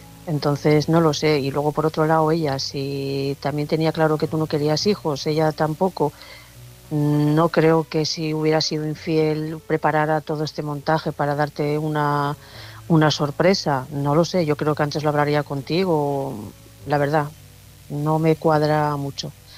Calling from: León, Castile and León, Spain

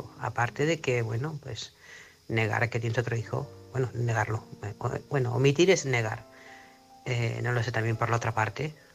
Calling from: Manresa, Catalonia, Spain; corresponsal de Manresa, Barcelona.

